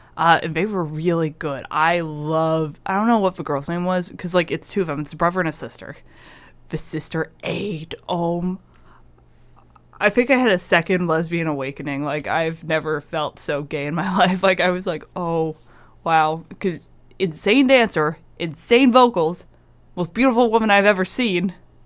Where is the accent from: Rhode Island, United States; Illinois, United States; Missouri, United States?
Rhode Island, United States; And I'm from Rhode Island